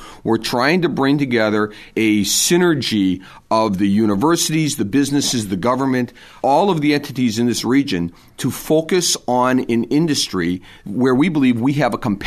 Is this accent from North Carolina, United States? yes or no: no; Milwaukee, Wisconsin, United States; I was born and raised in Milwaukee. I love this region.